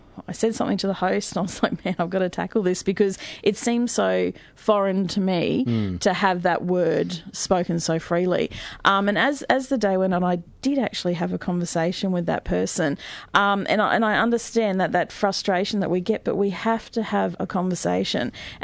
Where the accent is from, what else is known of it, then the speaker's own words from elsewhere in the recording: Cairns, Queensland, Australia; I grew up very poor in Cairns